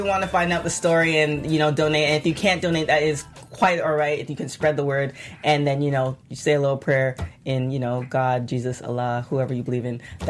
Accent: Canada; now in United States; I'm from Canada, and the current president is trying to kick me out, so I'm trying to stay in the country.

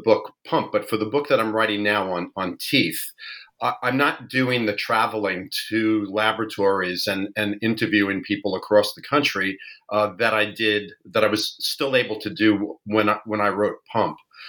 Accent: New York, United States; I am born and raised in New York. I grew up with parents who were hardworking middle class types

